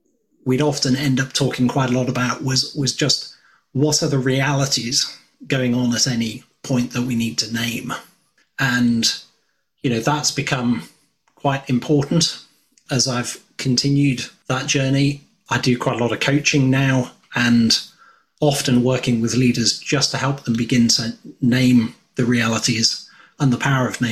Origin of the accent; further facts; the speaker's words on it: United Kingdom; It's probably the fact that you're a Dutchman and I'm a Brit.